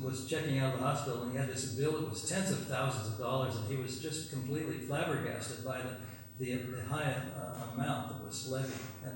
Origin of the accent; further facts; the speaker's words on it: United States; of course I come from America, I have a lot to answer for